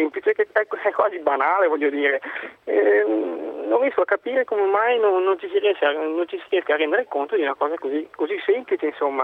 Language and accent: Italian; Veneto, Italy; io poi sono veneto